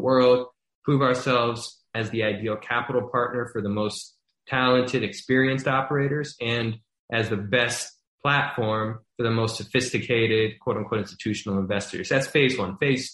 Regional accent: Baton Rouge, Louisiana, United States; somebody who grew up in my hometown of Baton Rouge, Louisiana. You don't have a lot of capital, just like I didn't have a lot of money growing up

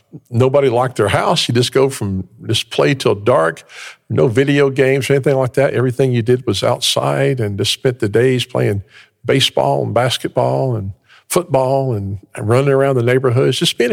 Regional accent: Memphis, Tennessee, United States; accent: Memphis; I grew up in Memphis, Tennessee. You can probably still hear the accent. Actually grew up with … all that, and his gang, and knew some of the folks connected with him. Grew up in Memphis

